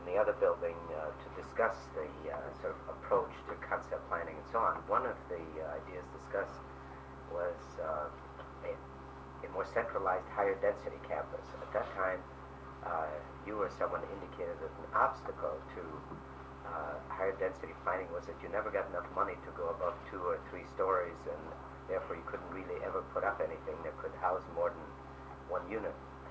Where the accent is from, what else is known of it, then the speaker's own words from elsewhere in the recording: Fairbanks, Alaska, United States; I was raised on the University of Alaska campus, went to Harvard.